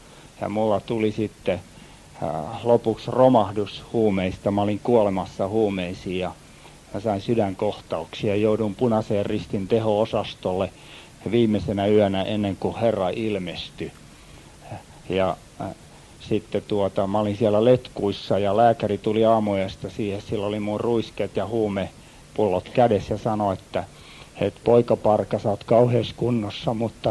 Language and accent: Finnish; Helsinki, Uusimaa, Finland; born there; Mua koskettaa jonkun verran tänne Helsinkiin tulo, koska mä oon syntynyt Helsingissä.